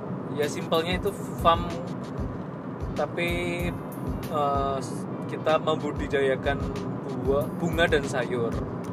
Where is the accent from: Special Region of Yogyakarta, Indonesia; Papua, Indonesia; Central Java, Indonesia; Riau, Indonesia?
Special Region of Yogyakarta, Indonesia; Yogyakarta; Cuman kalau di aku dari Jogja gitu kan benar juga ada pabrik tebu.